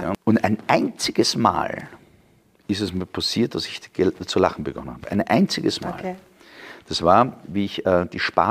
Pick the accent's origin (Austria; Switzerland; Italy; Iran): Italy; St. Vigil, Trentino-Alto Adige; Wir sind ja Südtiroler. Mhm. Rätoromanen, also keine Deutsch-Südtiroler, auch keine Italiener.